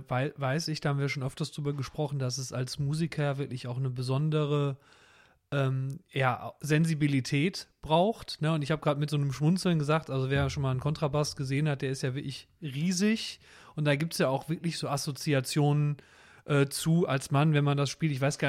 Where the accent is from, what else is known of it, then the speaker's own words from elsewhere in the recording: North Rhine-Westphalia, Germany; Also Geldern Pont ist ja am Niederrhein wirklich auch bei mir in der Nähe. Ich bin im Kreis Kleve aufgewachsen.